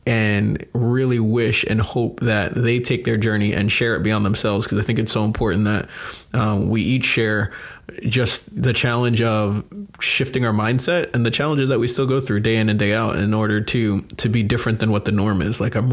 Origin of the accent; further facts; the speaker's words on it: New York, United States; also born or lived in Florida; I mean, I feel like it's, you know, I lived in Florida for quite some bit. I'm originally from New York